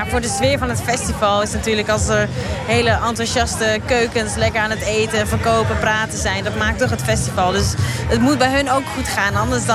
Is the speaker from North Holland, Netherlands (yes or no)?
yes; Amsterdam, North Holland, Netherlands; Ja, ik ben in Amsterdam geboren en getogen.